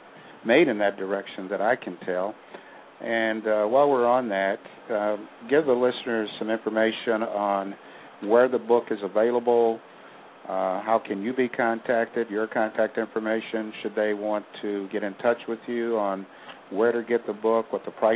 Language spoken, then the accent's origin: English; Kansas City, Missouri, United States; Oh, you're coming to my hometown, huh?